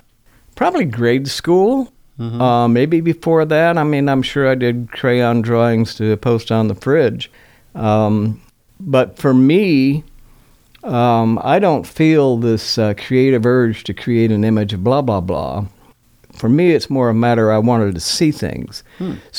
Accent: Oklahoma, United States; also born or lived in Florida / Michigan; but I mostly hail from Oklahoma, I suppose. I grew up in Florida, Michigan, and Oklahoma.

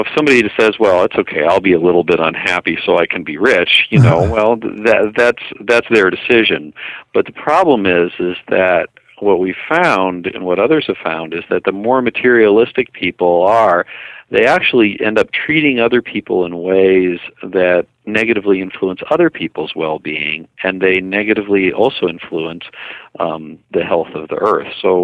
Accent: United States; Well, I'm an American, obviously. I've lived here all my life

